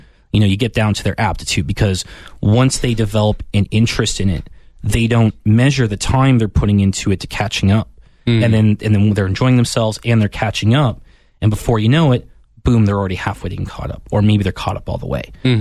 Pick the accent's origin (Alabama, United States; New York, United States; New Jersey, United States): New York, United States; Long Island; according to New York State standards, I grew up on Long Island, that everyone was technically literate except for me.